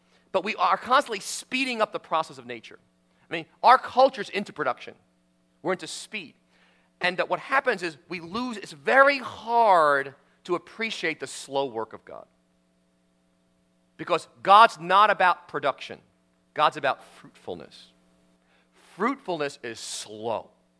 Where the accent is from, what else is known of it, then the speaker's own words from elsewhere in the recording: New York, United States; I'm from New York. What thin places? I'm on the subway system.